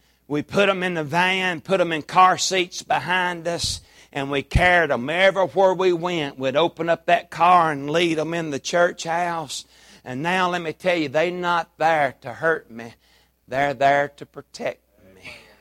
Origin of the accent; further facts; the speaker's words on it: Murfreesboro, Tennessee, United States; I was raised in Murfreesboro, Tennessee